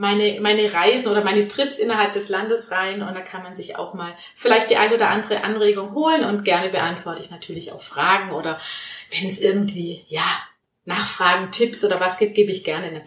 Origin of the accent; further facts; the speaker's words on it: Baden-Württemberg, Germany; ich komme aus dem Schwabenländle, ich komme vom Bodensee